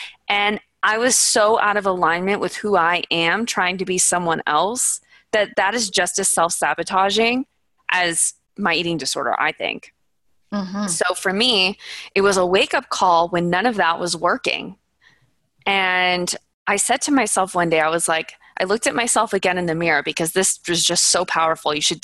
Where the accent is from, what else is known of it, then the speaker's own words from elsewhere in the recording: California, United States; I'm an Orange County girl. I grew up in Orange County.